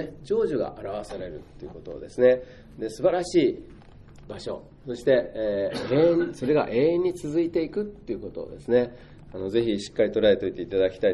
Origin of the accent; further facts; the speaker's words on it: Tokyo, Japan; also born or lived in Kobe; 私は神戸で生まれてね、で、まあ、ほとんど東京育ちですけれど、まあ、故郷といえば神戸かなっていう感じもするわけですね。